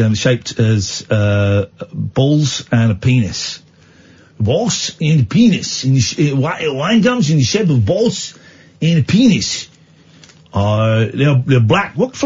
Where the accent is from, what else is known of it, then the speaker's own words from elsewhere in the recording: South West England, United Kingdom; I'm from Somerset.